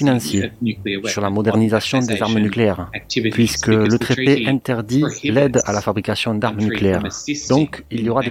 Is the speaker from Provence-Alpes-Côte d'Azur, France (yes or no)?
no; Occitanie, France; Localement, chez nous, dans le Tarn